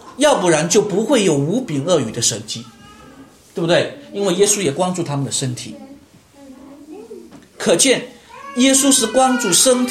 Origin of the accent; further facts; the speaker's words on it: Wenzhou, Zhejiang, China; accent: Wenzhou dialect; 在我们温州话，在我们温州的土方言里面有这样的一个优越次序